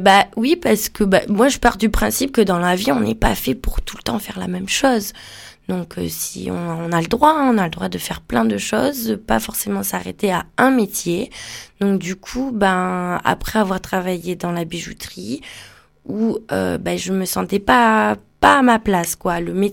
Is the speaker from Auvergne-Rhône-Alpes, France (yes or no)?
no; Nouvelle-Aquitaine, France; Je viens de la Dordogne, à côté de Bergerac.